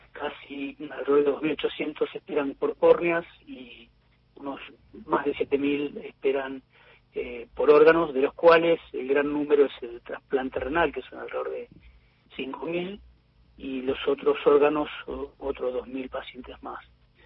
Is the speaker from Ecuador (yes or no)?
no; Argentina; Es algo que tenemos que enorgullecer como argentinos